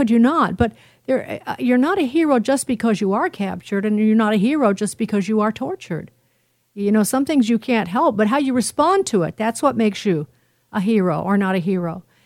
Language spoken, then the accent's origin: English; Illinois, United States; go into Illinois, my home state